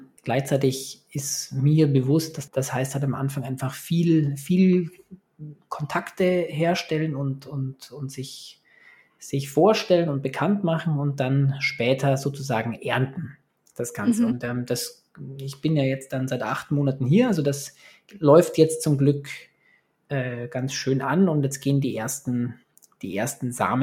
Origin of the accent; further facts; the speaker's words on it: Munich, Bavaria, Germany; now in Taipei, Taiwan; meine Heimatstadt München